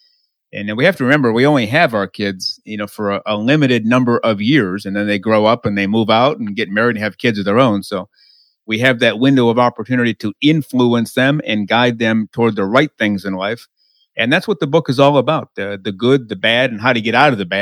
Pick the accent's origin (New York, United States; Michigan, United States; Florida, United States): Michigan, United States; Detroit; Yeah, born and raised in Detroit. Still here. I won't be here for much longer. Going to move to the southern United States where it's a whole lot warmer than Detroit.